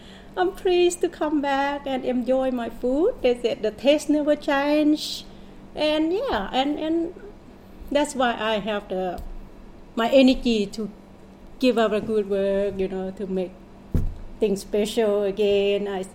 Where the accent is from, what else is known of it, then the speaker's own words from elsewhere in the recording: Laos; English is a second language; So we are from Laos. I am from Laos. Me and my sisters are from Laos.